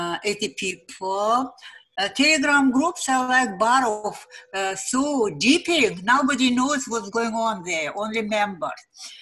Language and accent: English; Uzbekistan; first language Uzbek; English is a second language; but I'm from Uzbekistan, where English is a third language. Yes? The first is Uzbek, then Russian, and then English.